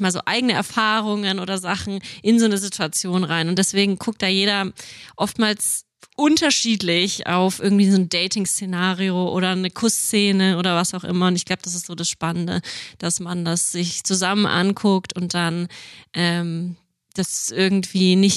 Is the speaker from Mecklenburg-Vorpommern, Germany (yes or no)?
no; Nuremberg, Bavaria, Germany; Und dann genau bin ich zum ersten Mal in Nürnberg, in meiner Heimatstadt, auch auf die Bühne gegangen